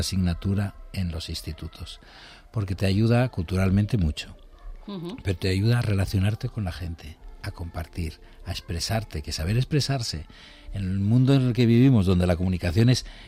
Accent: Alfaz del Pi, Valencian Community, Spain; now in Madrid, Spain; Yo soy de Alicante, en Alfaz del Pi, uh-huh, y montaba obras de teatro con niños.

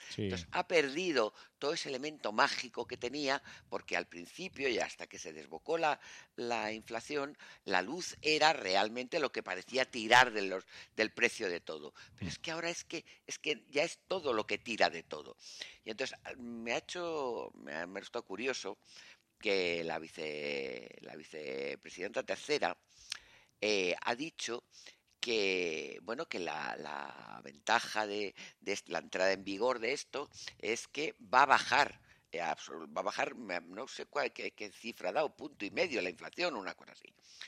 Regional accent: Spain; nos está saliendo mal a los españoles. Es que quien vamos a pagar todo esto somos los españoles.

